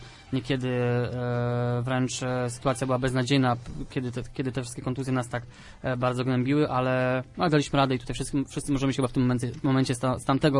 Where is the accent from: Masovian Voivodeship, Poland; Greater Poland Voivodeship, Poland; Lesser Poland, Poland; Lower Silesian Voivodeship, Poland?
Greater Poland Voivodeship, Poland; Leszno; Ja jestem z Leszna